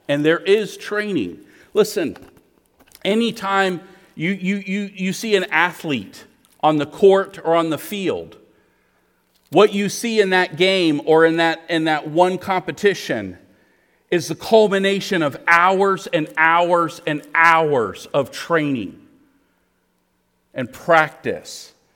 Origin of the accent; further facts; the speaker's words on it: Maryland, United States; Growing up in Maryland, I mean, I wasn't exposed to banana pudding and barbecue.